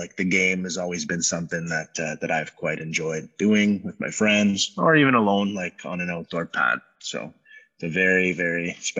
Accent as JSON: {"language": "English", "town": "Toronto", "region": "Ontario", "country": "Canada", "tie": "born or raised there", "said": "I grew up in Toronto, kind of close to the downtown University of Toronto."}